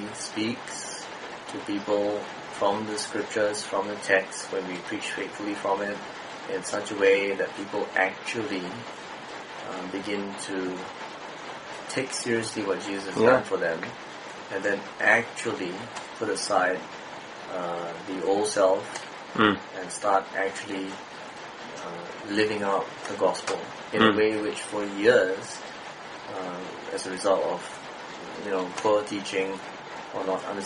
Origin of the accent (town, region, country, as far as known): Malaysia; also born or lived in Australia